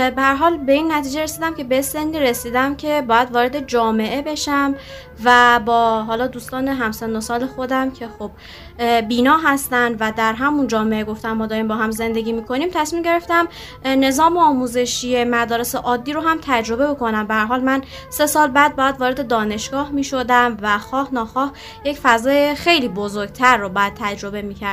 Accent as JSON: {"language": "Persian", "country": "Iran", "tie": "born or raised there", "said": "من همینطوری که فرمودید اصالتاً افغانستانی هستم، ولی متولد و بزرگ شده ایران هستم."}